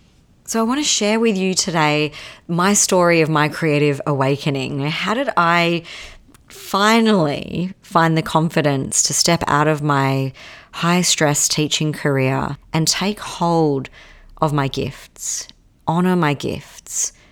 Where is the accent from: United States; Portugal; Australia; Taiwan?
Australia; Perth, Western Australia; I'm originally from Perth, Australia.